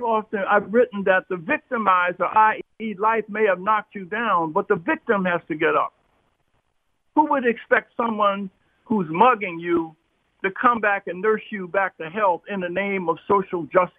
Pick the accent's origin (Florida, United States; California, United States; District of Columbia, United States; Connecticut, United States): District of Columbia, United States; Washington; 22 years ago in my hometown of Washington, D.C., there was an area called Benning Terrace.